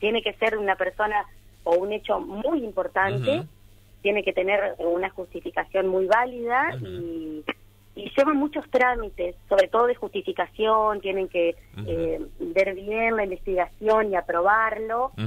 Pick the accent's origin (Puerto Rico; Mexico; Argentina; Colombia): Argentina; Gualeguaychú, Entre Ríos; porque yo soy de Gualeguaychú.